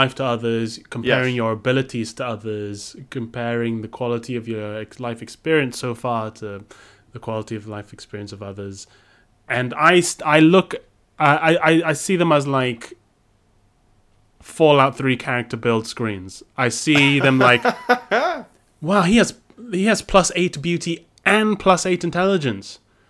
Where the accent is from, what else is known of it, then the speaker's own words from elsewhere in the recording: Minnesota, United States; This is me. This is me as a Minnesotan being offered correspondence.